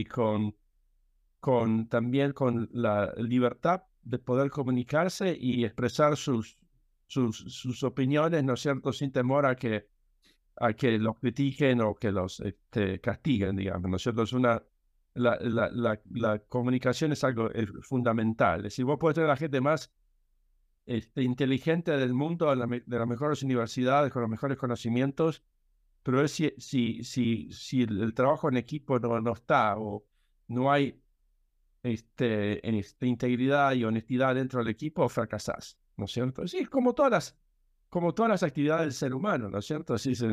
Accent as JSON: {"language": "Spanish", "region": "Buenos Aires", "country": "Argentina", "tie": "born or raised there", "also_born_or_lived": "Villa Regina", "said": "Nací en Argentina. En realidad nací en Villa Regina, en Río Negro, en la chacra de que tenían mis padres ahí. Crecí en Buenos Aires, así que me considero porteño."}